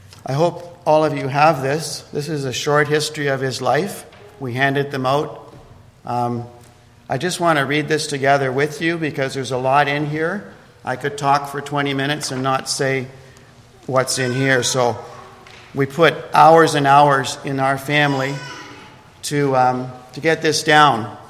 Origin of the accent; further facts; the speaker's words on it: Toronto, Ontario, Canada; I grew up in Toronto in the Gospel Hall group, which is similar to the Bible Chapel group, but more conservative.